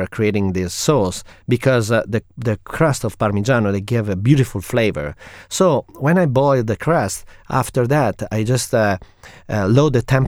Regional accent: Modena, Emilia-Romagna, Italy; English is a second language; You know, I'm from Modena, and Modena is in the middle of Pianura Padana in Emilia Romagna, the heart of Italy.

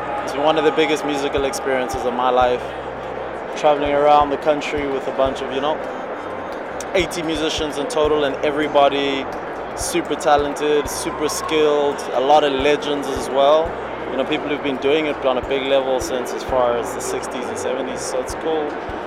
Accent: Johannesburg, Gauteng, South Africa; from Johannesburg, South Africa.

